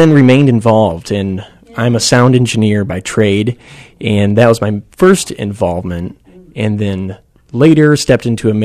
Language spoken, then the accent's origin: English; Netherlands; I grew up in Holland